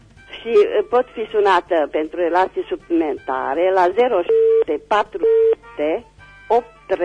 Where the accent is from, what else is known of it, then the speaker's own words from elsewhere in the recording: Reșița, Caraș-Severin, Romania; sunt din Reșița